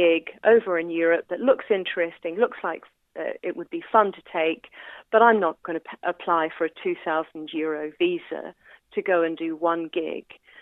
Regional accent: New Zealand; I'm a New Zealander.

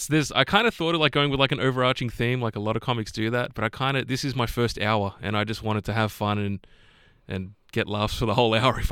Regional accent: Nowra, New South Wales, Australia; So I grew up in Nowra.

